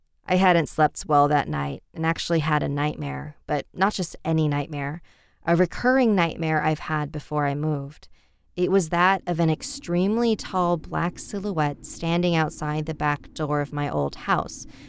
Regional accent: United States; My mom was active duty military, so I constantly moved around, but I grew up in the United States.

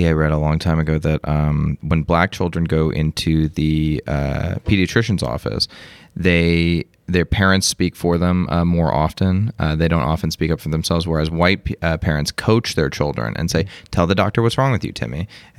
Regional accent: Las Vegas, Nevada, United States; But until I say I'm from Las Vegas, it's just like

